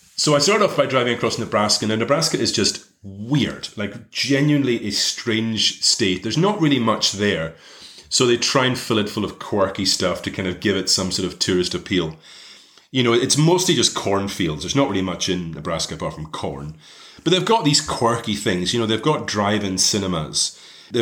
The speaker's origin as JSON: {"language": "English", "town": "Shawbost", "region": "Scotland", "country": "United Kingdom", "tie": "born or raised there", "said": "I'm originally from the Western Isles of Scotland. I'm from a small village called Shawbust in the Isle of Lewis."}